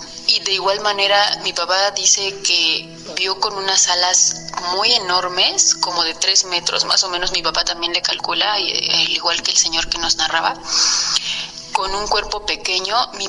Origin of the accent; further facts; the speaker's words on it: Amecameca, Mexico State, Mexico; Y soy originaria de Amecameca, Estado de México.